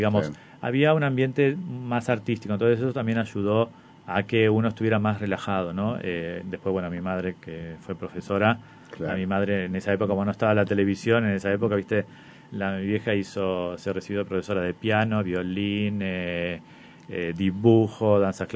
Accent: Argentina; yo por lo menos lo tengo como argentino

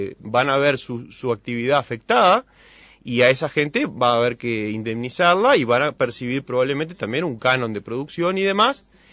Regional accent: Uruguay; eso es la ley que nosotros nos hemos dado como uruguayos

